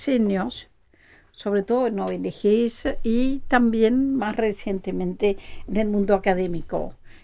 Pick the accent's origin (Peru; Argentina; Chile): Argentina; Yo soy de Argentina